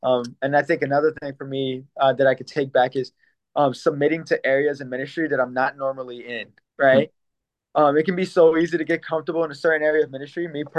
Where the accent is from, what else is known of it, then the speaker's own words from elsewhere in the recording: Philadelphia, Pennsylvania, United States; now in Leicester, United Kingdom; It can be hard to speak because I'm from Philly, so it can be hard to speak to somebody from Leicester like they're from Philadelphia.